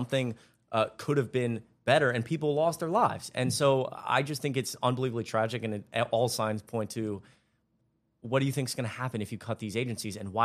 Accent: Georgia, United States; Again, I was born and raised in Georgia. I've lived there pretty much my whole life.

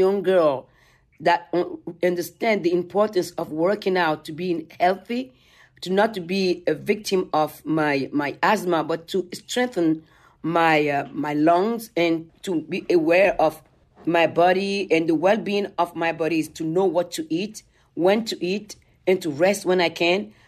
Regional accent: Benin; has always been since I was growing up in Benin

